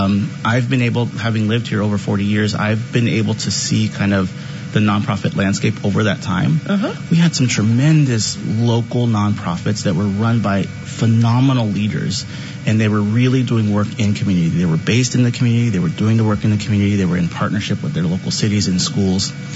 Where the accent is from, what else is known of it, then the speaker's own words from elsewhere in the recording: San Bruno, California, United States; also born or lived in South San Francisco; But when I was growing up in San Bruno and South City, definitely working class community, and my parents worked multiple jobs.